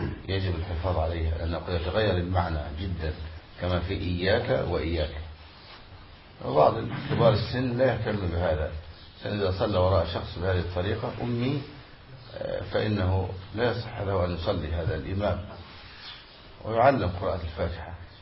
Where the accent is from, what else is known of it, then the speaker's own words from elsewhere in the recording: Egypt; عندنا في مصر وجاء اجتثت من فوق الأرض